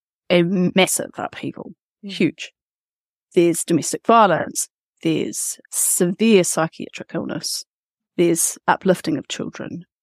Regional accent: Albany, Auckland, New Zealand; I grew up in Albany, which is in the North Shore of Auckland. When I was a kid in the 1970s, it was, and in the 80s, it was a rural part of Auckland. We had paddocks next door.

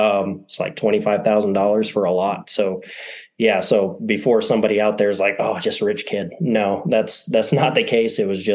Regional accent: Montana, United States; I grew up in Montana. Went off, joined the military, got out of the military

